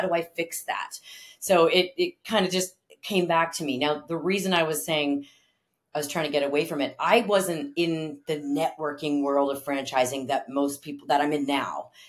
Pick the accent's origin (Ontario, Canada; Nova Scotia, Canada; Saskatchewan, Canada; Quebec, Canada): Ontario, Canada; I grew up near Toronto.